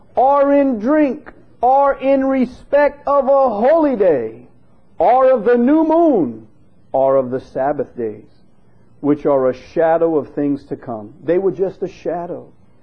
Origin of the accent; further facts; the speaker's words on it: Chalmette, Louisiana, United States; Hey, I'm from Chalmette. That's the way we talk.